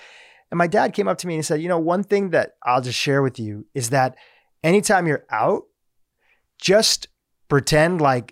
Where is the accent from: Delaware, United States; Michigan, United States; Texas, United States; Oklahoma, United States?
Delaware, United States; And then I grew up in Delaware. I started doing stuff for like banks. There's a lot of banks in Delaware